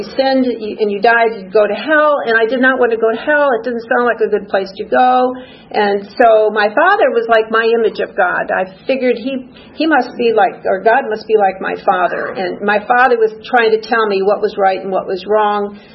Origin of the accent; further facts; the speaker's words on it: Chicago, Illinois, United States; I was raised in Chicago in a very religious Polish Catholic community, church, school, and family, an extended family.